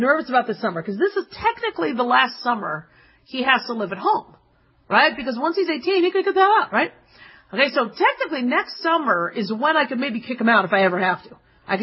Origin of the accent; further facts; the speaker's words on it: Phoenix, Arizona, United States; I grew up in Phoenix, and it was really hot.